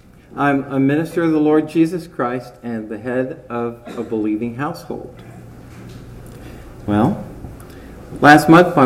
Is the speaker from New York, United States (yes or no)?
no; Richmond, Virginia, United States; born there; because I was born in Richmond, Virginia, and she grew up in Southeast Asia.